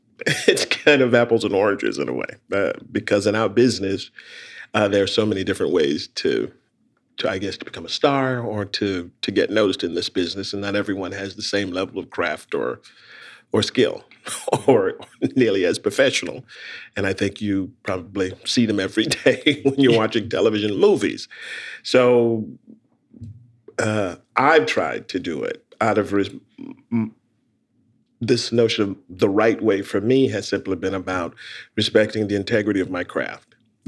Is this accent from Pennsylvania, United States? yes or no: no; South Carolina, United States; also born or lived in Brooklyn; Yeah, I grew up in a very, very small town in South Carolina. Born in Brooklyn.